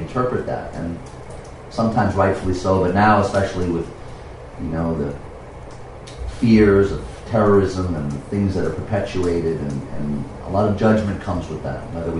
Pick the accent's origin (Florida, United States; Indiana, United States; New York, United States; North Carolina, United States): New York, United States; Queens; I'm from Queens and I can socialize with royalty